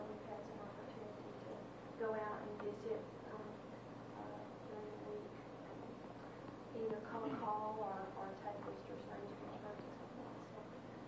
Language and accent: English; Denton, Texas, United States; I'm from Denton, Texas. And I work for a savings and loan and mortgage company in Dallas.